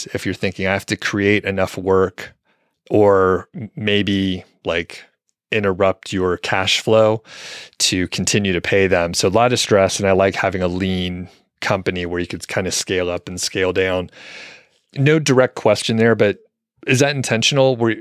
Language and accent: English; Georgia, United States; I grew up in the Atlanta area, loved AM radio too.